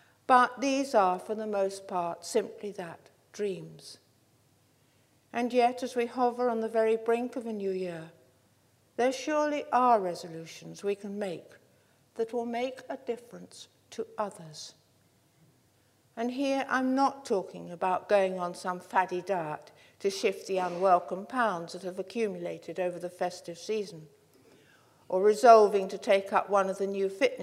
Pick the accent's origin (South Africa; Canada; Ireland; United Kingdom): United Kingdom; since we're British, there's always the weather